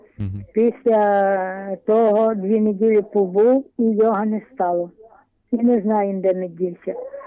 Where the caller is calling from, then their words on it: Zhytomyr Oblast, Ukraine; Я із Житомирщини.